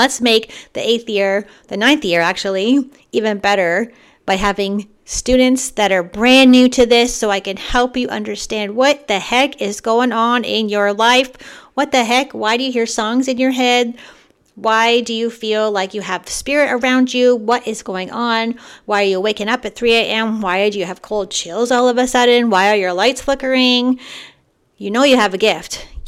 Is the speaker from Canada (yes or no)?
yes; Canada; so that was surprising to me because I'm from Canada